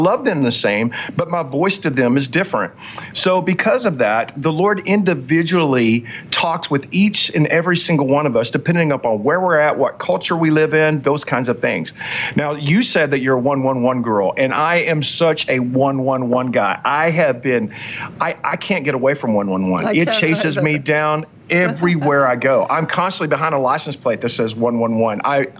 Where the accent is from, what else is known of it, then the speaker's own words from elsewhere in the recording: Texas, United States; I like to say the whole enchilada because I'm a Texan.